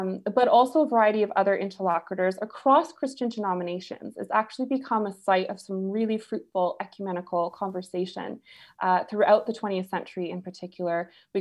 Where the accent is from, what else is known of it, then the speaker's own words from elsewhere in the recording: Toronto, Ontario, Canada; moved away as an adult; now in St Andrews, United Kingdom; my world was very much in Canada, born and raised in Toronto, I had hoped to stay there.